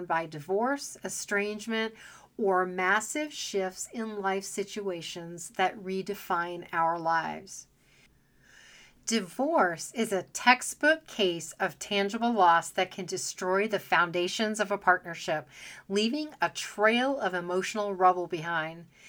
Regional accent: Phoenix, Arizona, United States; also born or lived in Washington; After growing up in Phoenix, Arizona, my husband and I called Washington State home for 8 incredible years.

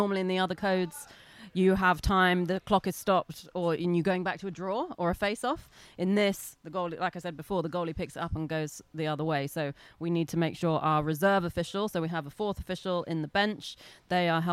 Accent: London, United Kingdom; So I'm from London in England.

